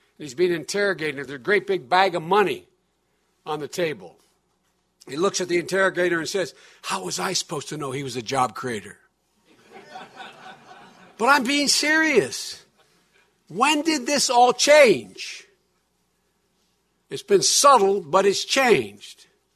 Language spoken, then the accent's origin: English; Claymont, Delaware, United States; I was home with a guy I grew up with in Claymont, Delaware, a little steel town.